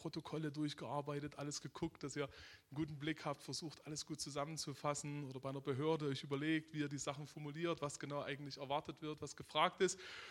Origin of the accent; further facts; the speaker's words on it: Aue, Saxony, Germany; Bin aber nicht ursprünglich hier aus der Gegend, sondern man hört es immer noch ein bisschen. Wir kommen aus Sachsen, aus dem Erzgebirge, vielleicht kennt jemand Aue.